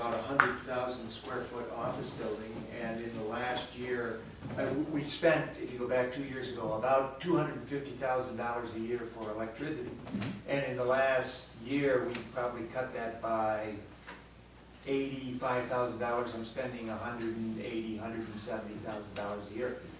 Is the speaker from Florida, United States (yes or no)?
no; Washington, District of Columbia, United States; I'm from the Washington, D.C. area, and there are lots of nonprofits